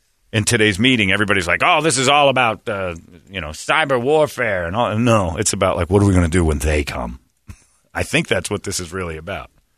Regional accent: Cedar Lake, Indiana, United States; I growing up in Cedar Lake, Indiana, my uncle owned a boathouse.

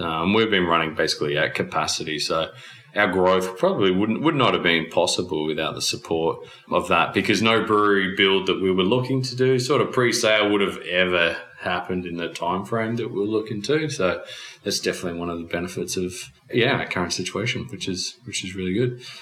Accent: Byron Bay, New South Wales, Australia; born and raised in Byron Bay. We are so dedicated to our region. We're never going to leave.

